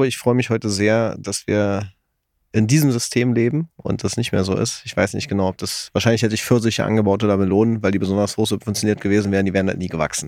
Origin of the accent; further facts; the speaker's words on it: East Germany, Germany; Du bist ja ein Kind des Ostens, so wie ich.